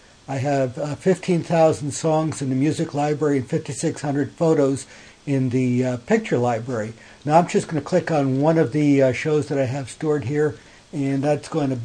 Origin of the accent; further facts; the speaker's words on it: Branford, Connecticut, United States; I'm from Brantford, Connecticut, and I'm going to review Elgato's iHome.